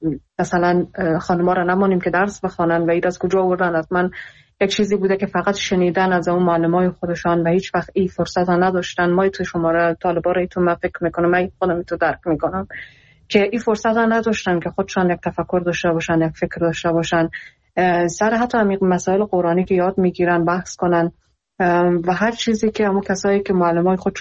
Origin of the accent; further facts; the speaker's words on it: Iran; خودم در ایران بزرگ شدم، من اونجا درس خوندم